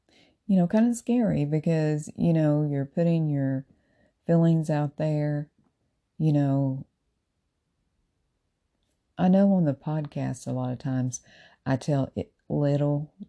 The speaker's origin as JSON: {"language": "English", "region": "Tennessee", "country": "United States", "lives_now": "Florida, United States", "said": "you know I'm originally from Tennessee."}